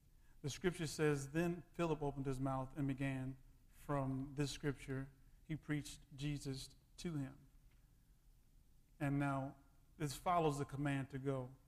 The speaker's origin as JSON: {"language": "English", "region": "Louisiana", "country": "United States", "tie": "born or raised there", "said": "So I was raised in church also, and I was raised here in Louisiana."}